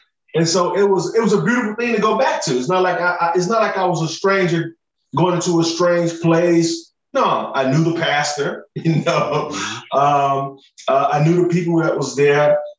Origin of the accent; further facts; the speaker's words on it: Chicago, Illinois, United States; been in Chicago basically all my life, you know, born and raised in Chicago.